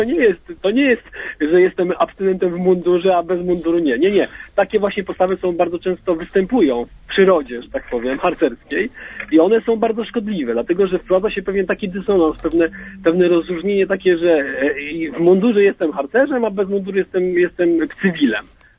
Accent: Rzeszów, Subcarpathian Voivodeship, Poland; Kłania się … z Mielca, a właściwie z Rzeszowa.

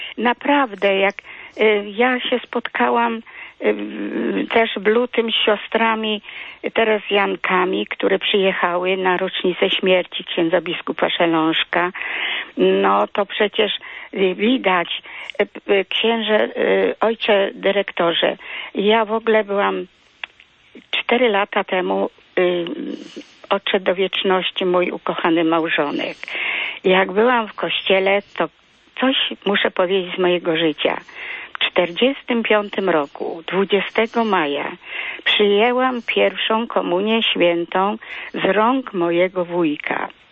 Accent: Poznań, Greater Poland Voivodeship, Poland; Nie, ja jestem z pochodzenia z Poznania.

